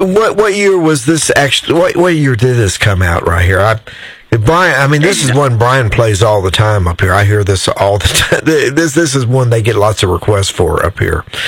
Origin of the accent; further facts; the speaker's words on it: Kentucky, United States; you growing up in Mississippi, me in Kentucky